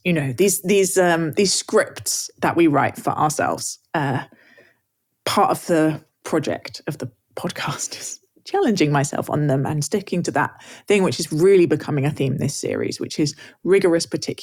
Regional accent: England, United Kingdom; I'm English

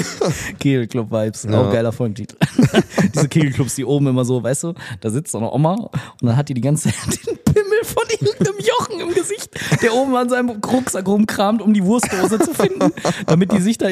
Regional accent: Bottrop, North Rhine-Westphalia, Germany; ich komme aus Bottrop

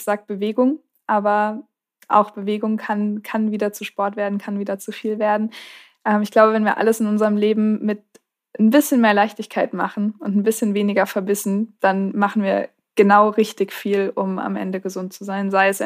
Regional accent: Marburg, Hesse, Germany; Also ich komme auch aus Marburg.

